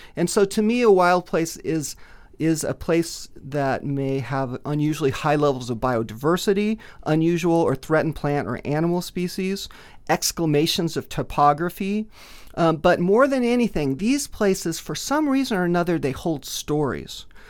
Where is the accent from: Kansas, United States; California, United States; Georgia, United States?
Kansas, United States; Overland Park; Yeah, so I grew up in Overland Park